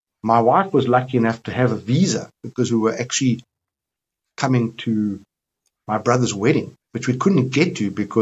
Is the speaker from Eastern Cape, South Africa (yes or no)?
no; Cape Town, Western Cape, South Africa; born there; I'm of a group of South Africans that was first-generation South African. My parents were foreigners. So I was born in Cape Town, and I have a South African passport, and I have a European passport.